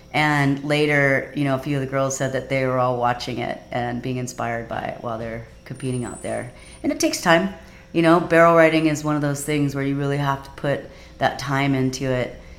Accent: Kauai, Hawaii, United States; because I grew up on Kauai and I grew up with the Kauai boys, and that's what I was used to doing

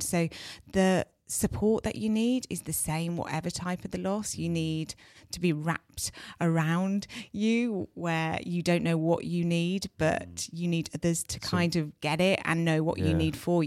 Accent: United Kingdom; as British people, we're really bad at letting people sit in pain and letting them grieve and acknowledging how bad it is.

